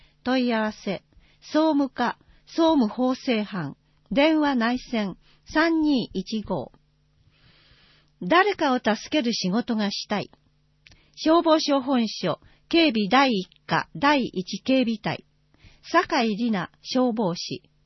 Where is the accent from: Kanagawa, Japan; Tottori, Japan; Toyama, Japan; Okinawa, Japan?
Kanagawa, Japan; Kamakura; 出身は鎌倉市ですが、通学なので相川町の近くに来ていたので、町のことはよく知っていました。